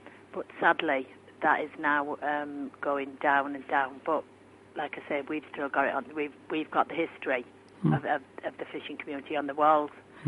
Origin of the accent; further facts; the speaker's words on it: Middlesbrough, North East England, United Kingdom; moved away; I've been here for 28 years, and I came from Middlesbrough.